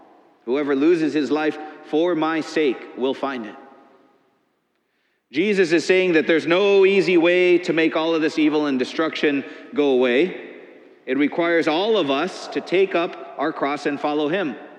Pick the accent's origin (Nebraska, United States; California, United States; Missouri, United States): Missouri, United States; Just yesterday in my home state of Missouri, a prominent statue of St. Louis